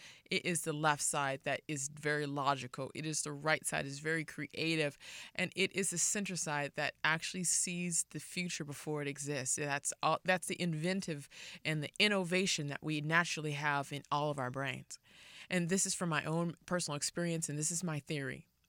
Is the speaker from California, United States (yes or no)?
yes; Los Angeles, California, United States; I grew up in South Central LA, and USC was down the street from my house